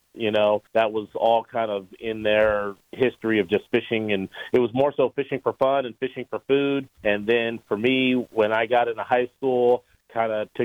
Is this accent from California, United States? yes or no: yes; Oakdale, California, United States; Oakdale, California.